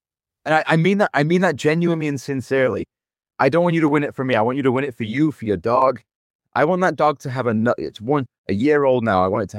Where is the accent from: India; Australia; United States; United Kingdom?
United Kingdom; That's just in the nature of being a Brit. We are very self-deprecating as people.